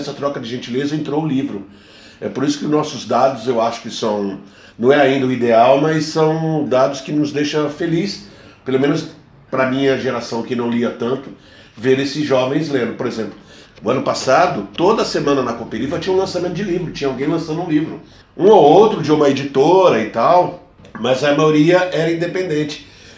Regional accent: São Paulo, Brazil; Eu cresci no Jardim Guarujá, Parque Santo Antônio, Jardim São Luís, Jardim Ângela, num bairro que, em 1996, essa região, foi considerado pela ONU o lugar mais violento do mundo.

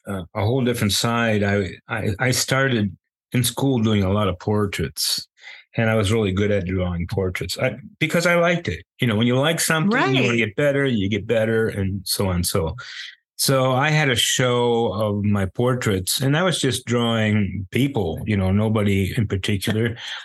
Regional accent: Remscheid, North Rhine-Westphalia, Germany; I come from Remscheid, Germany

